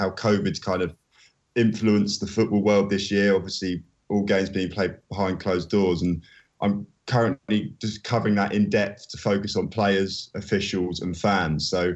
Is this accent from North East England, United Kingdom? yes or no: no; Guildford, South East England, United Kingdom; I'm originally from Surrey, in Guildford.